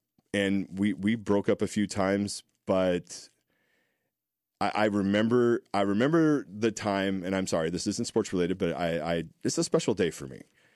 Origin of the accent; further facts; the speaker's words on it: Mitchellville, United States; We had to pick everything up from our house and move out to my house that I grew up in Mitchellville.